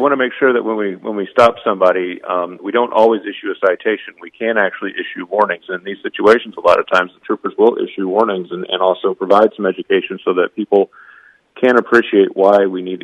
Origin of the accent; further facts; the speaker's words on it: Wisconsin, United States; I'm from Wisconsin